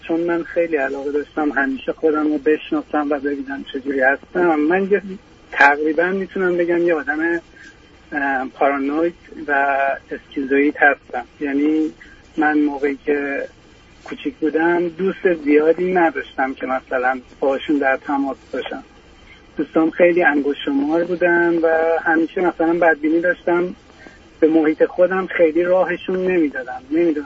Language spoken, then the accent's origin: Persian; Iran; moved away as an adult; من 38 ساله و خانمم 34 سال. تقریبا چند سال هست که از ایران مهاجرت کردیم. هر دومون هم تحصیلات لیسانس خودمون رو از ایران گرفتیم،